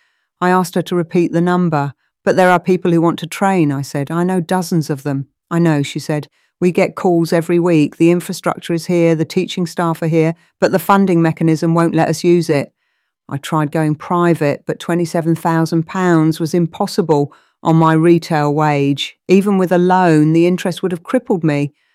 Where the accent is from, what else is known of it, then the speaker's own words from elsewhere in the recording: Grays, East of England, United Kingdom; I grew up in Grays watching my mum come home from night shifts at Basildon Hospital.